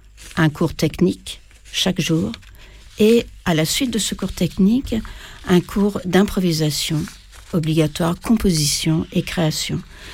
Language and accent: French; Paris, Île-de-France, France; Alors, moi, je suis auvergnate de Paris